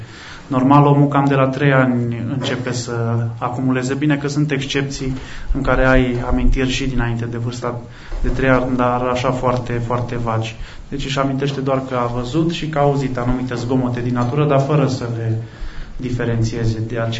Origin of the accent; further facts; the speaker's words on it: Sibiu, Sibiu County, Romania; now in Cluj-Napoca, Romania; Eu sunt din Sibiu deloc și mai sunt anumite colțuri prin Clujul ăsta pe care nu le cunosc